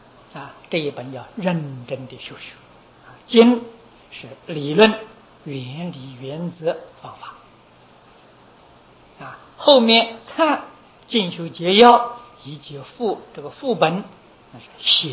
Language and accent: Chinese; China; 拿这个来代替戒律啊，这是我们中国人东西啊。